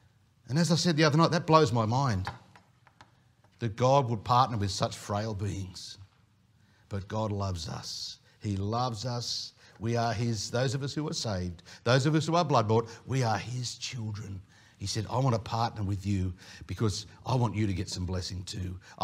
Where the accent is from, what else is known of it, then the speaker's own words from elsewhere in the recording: Penrith, New South Wales, Australia; born there; Now, I can say Westie because I was born in Penrith. I'm a Westie, okay